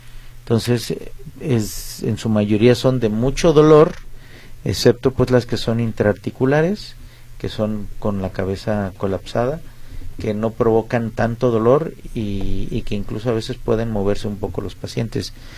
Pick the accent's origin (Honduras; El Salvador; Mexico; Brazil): Mexico; eso se debe a la personalidad de nosotros como mexicanos